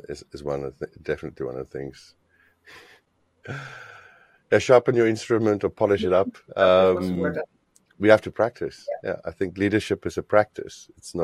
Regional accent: South Africa; I think we also grew up in a relatively macho society where, anyway, I grew up in South Africa.

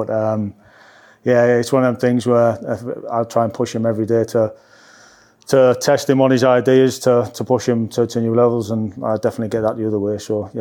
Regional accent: North East England, United Kingdom; now in Bristol, United Kingdom; I think I'm from the North East, so I'm quite used to it, but wouldn't mind a bit of sunshine.

